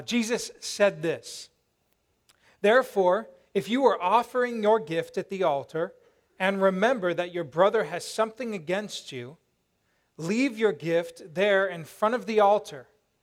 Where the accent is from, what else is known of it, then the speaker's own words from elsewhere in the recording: Aurora, Colorado, United States; I grew up in Fox Ridge Farms, and this was this little trailer park in Aurora, Colorado.